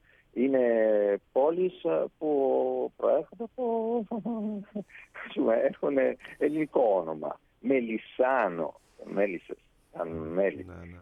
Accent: Acquaviva delle Fonti, Apulia, Italy; η πόλη μου δεν είναι Μπάρι, είναι 20 χιλιόμετρα από το Μπάρι, είναι 20.000 ατόμων, είναι μια μικρή πόλη.

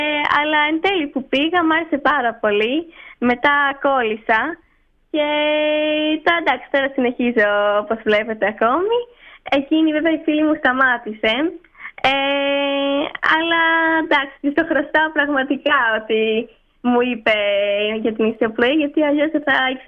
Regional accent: Alonissos, Thessaly, Greece; Το νησί μου πάω κάθε χρόνο είναι η Αλόνισσος.

